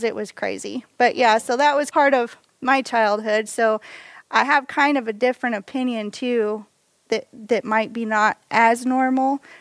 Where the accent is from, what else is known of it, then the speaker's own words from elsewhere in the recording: Honiara, Guadalcanal, Solomon Islands; born there; I was raised in missions. My parents were missionaries. Well, I was born actually on the mission field. So I was born in Honiara, Solomon Islands